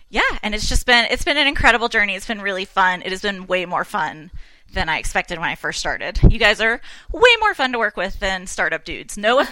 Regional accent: Tennessee, United States; I went to Vanderbilt in Nashville. I'm from Tennessee.

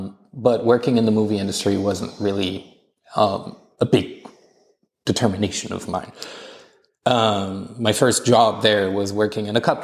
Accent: Germany; I come from a family where I grew up in Germany, so everything is very structured.

